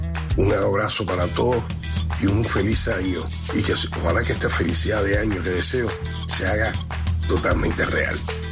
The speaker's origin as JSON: {"language": "Spanish", "country": "Cuba", "lives_now": "Miami, United States", "said": "cantante cubano radicado en Miami."}